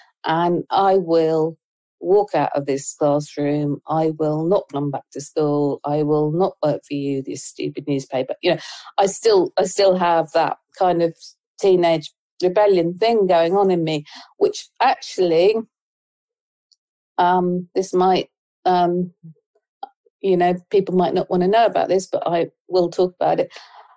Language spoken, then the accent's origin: English; Ipswich, East of England, United Kingdom; born there; And I was born in Ipswich. I hated it. I didn't fit in.